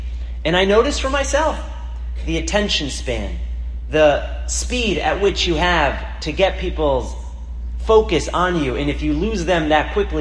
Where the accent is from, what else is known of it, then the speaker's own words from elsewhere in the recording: Boston, Massachusetts, United States; when I was growing up, we didn't have a rabbi. I grew up in Boston.